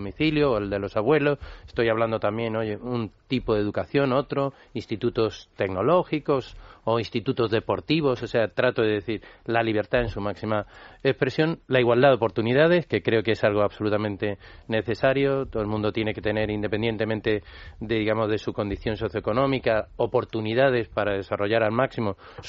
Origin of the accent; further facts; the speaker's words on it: Maracaibo, Zulia, Venezuela; born there; Mi padre fue de esos, por eso yo nací en Maracaibo y mis hermanas en Caracas.